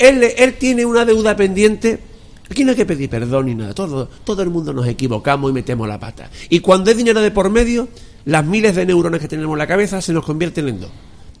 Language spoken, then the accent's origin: Spanish; Jerez, Andalusia, Spain; Somos todos de Jerez, no pasa nada. Sabemos cómo funciona el jerezano.